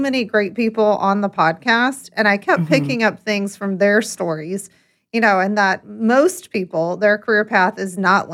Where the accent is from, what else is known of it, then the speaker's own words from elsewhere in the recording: North Carolina, United States; My fun fact is that I grew up on a farm. Oh. I'm from Eastern North Carolina and grew up on a pig farm.